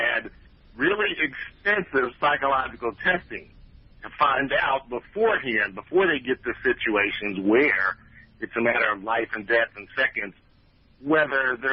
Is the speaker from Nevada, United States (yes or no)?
no; Kansas, United States; Yeah, I'm from Wyandotte County.